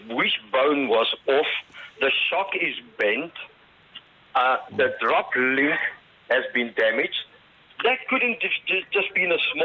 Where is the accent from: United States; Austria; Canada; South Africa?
South Africa; No, I'm from South Africa.